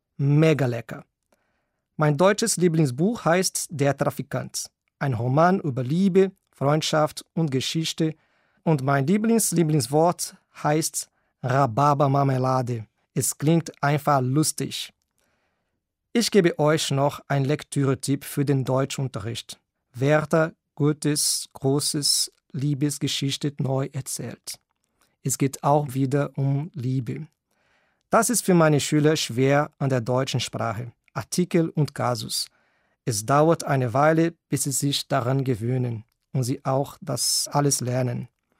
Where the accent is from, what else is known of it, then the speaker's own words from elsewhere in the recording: Brazil; ich komme aus Brasilien. Geboren bin ich im Jahr 1980.